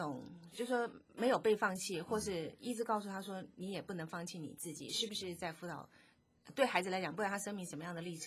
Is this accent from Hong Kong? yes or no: no; Taiwan; 就是好像就是每个台湾长大的小孩子，我不知道是我长大的时候